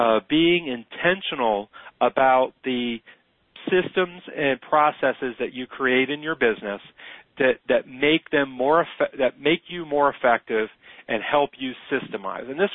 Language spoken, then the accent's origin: English; the South, United States; Lee, you're from the South, I'm from the South.